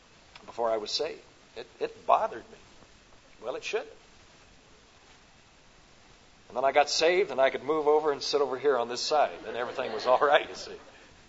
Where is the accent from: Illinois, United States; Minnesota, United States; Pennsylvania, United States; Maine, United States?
Illinois, United States; also born or lived in Indiana; now in Texas, United States; I'm a Midwesterner. You knew I wasn't a Texan because I don't have a Texas accent anyway. I was born in Indiana, raised in Illinois, and moved to Texas. That's the story of my life.